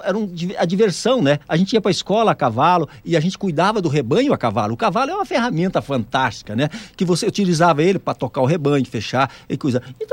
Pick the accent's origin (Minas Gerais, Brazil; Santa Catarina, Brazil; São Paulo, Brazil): São Paulo, Brazil; Santa Fé do Sul; Eu sou de Floreal, perto de Rio Preto, mas eu vivi desde o meu 50 dias em Santa Fé do Sul, que é divisa de Minas e Mato Grosso, né?